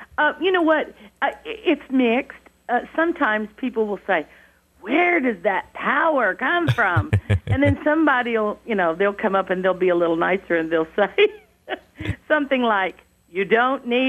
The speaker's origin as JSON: {"language": "English", "region": "Arkansas", "country": "United States", "tie": "born or raised there", "said": "I was raised in Arkansas, and we just learned to open up and let her fly."}